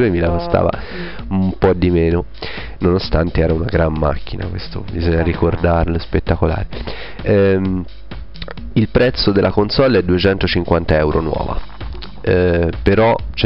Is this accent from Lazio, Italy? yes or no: no; Tuscany, Italy; È un posto molto interessante in provincia di Arezzo, che è vicino a dove io sono cresciuto quando ero piccolo